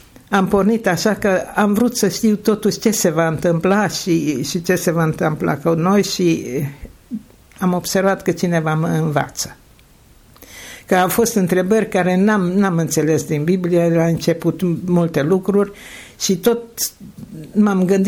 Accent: Arad, Arad County, Romania; la capătul străzii a fost Mureșul, fiindcă sunt din Arad.

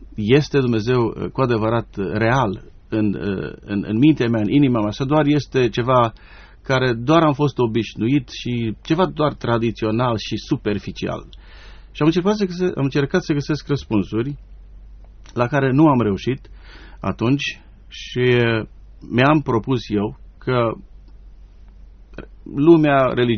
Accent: Romania; now in United States; Cu familia împreună, în 79 am plecat din România

